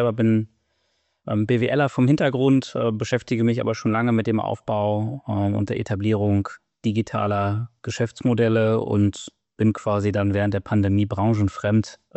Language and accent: German; Northern Germany, Germany; als Norddeutscher bin ich dann immer dann noch eher beim Pils hängen.